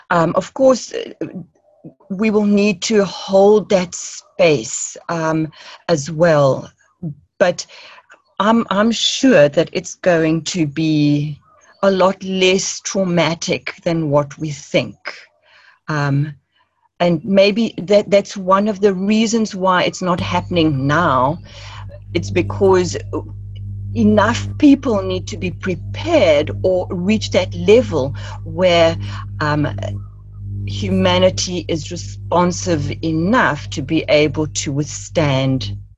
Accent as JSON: {"language": "English", "country": "South Africa", "said": "because I'm actually South African"}